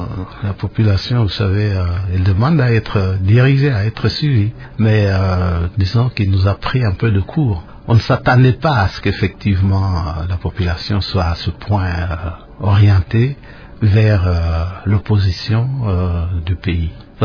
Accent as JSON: {"language": "French", "region": "Kivu", "country": "DR Congo", "said": "vous savez, on a eu chez nous au Kivu, c'est un peu..."}